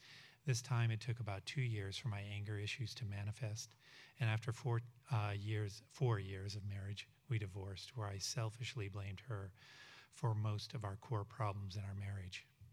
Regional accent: Denver, Colorado, United States; I was raised in the Denver, Colorado area, and I'm the oldest of three with two younger sisters.

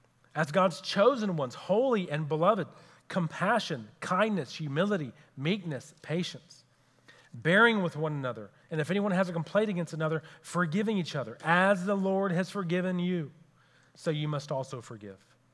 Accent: Houston, Texas, United States; So shortly after we got married, we moved to Houston, which is my hometown. And all of my buddies that I grew up with lived about 5 miles around us.

